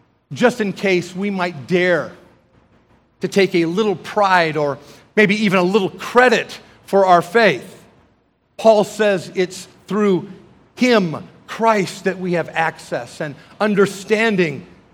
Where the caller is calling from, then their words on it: Idaho, United States; from Idaho